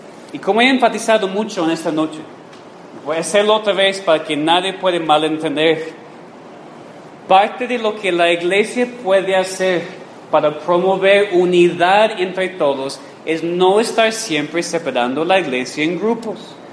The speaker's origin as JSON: {"language": "Spanish", "country": "United States", "tie": "born or raised there", "said": "Yo crecí en una iglesia en los Estados Unidos"}